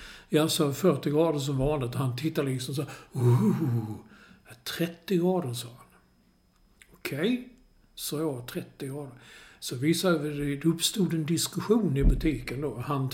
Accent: Malmö, Skåne, Sweden; Det kommer jag ihåg också när jag var liten i Malmö.

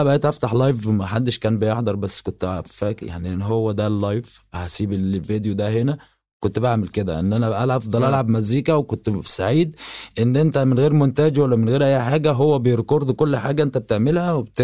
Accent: Upper Egypt, Egypt; انا صعيدي متربي في في في الزرع

